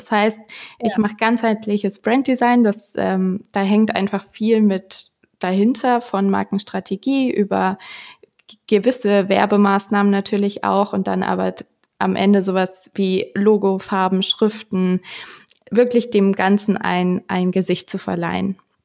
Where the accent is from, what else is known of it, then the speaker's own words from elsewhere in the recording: Munich, Bavaria, Germany; ich komme aus München